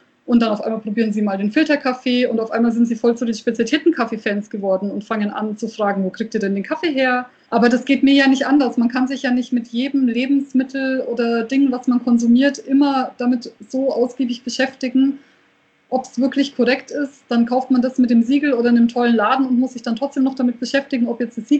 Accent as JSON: {"language": "German", "town": "Nuremberg", "region": "Bavaria", "country": "Germany", "tie": "born there", "said": "ich bin ja wirklich in Nürnberg geboren. Das heißt, ich habe es bis nach Fürth geschafft."}